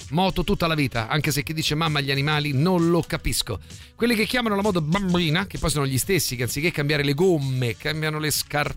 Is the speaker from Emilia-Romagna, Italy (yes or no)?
no; Livorno, Tuscany, Italy; now in Genoa, Italy; Sono di Livorno, ma vivo a Genova